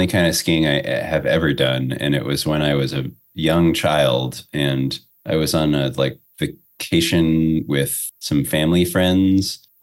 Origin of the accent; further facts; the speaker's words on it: California, United States; I grew up in the Bay Area